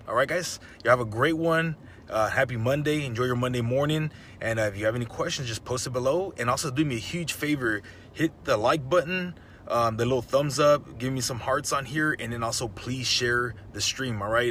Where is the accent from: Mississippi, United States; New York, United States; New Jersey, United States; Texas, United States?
Texas, United States; Uvalde; now in Houston, United States; I just wanted people to see that I am from Uvalde, and I was born and raised there, and you know, been out here in Houston just for a couple of years now, like 11-12 years, but I am from there, born and raised there